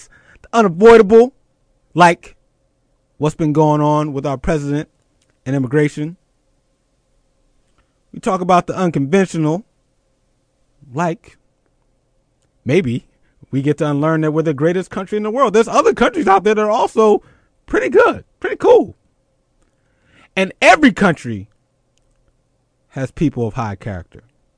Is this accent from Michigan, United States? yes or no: no; Philadelphia, Pennsylvania, United States; Those listening in Pennsylvania. My home state.